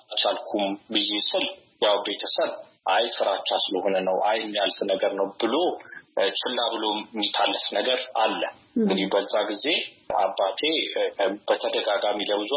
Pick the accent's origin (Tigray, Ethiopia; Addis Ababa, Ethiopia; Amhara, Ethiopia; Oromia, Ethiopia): Addis Ababa, Ethiopia; የተወለድኩት አዲስ አበባ ነው።